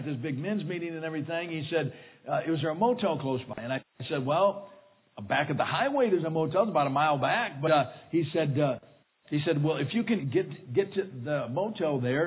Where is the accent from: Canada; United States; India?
United States; Michigan; And I said, no, ma'am, I'm from Michigan. I'm going over to Kansas.